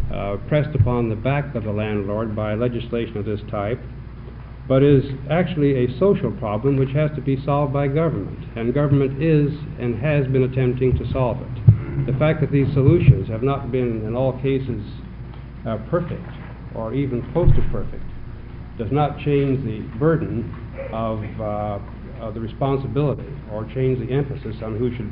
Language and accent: English; Portland, Oregon, United States; I'm a lawyer from Portland, and I represent the Oregon Apartment Association.